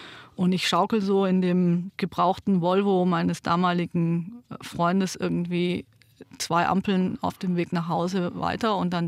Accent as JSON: {"language": "German", "country": "Germany", "said": "weil ich war ja Deutsche, aber trotzdem habe ich mich ganz oft irgendwie so als Außenseiterin auch gefühlt."}